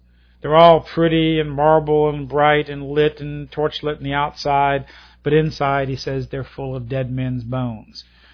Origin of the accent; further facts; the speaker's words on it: United States; Ladies and gentlemen, I'm an American, and I believe in putting the interest of America first.